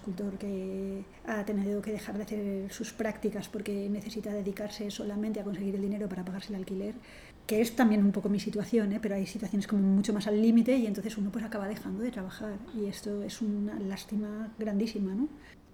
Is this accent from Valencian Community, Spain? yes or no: yes; Valencia, Valencian Community, Spain; que vengo de Valencia